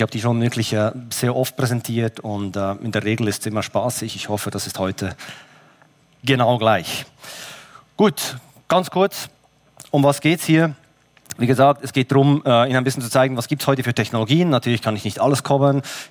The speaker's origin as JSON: {"language": "German", "country": "Switzerland", "accent": "Swiss", "said": "aus der Schweiz, Sie mögen es hören an meinem Akzent."}